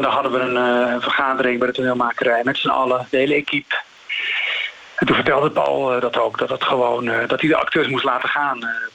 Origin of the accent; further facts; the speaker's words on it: Amsterdam, North Holland, Netherlands; Opgroeiend in Amsterdam, Nieuw-West. Ik woon zelf in Nieuw-West, Amsterdam op dit moment.